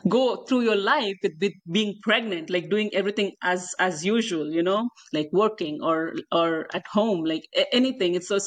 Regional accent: India; moved away; We are immigrants. I'm from India.

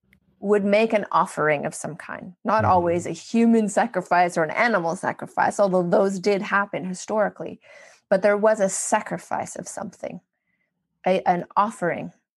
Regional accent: Canada; As a Canadian, you're allowed 90 days.

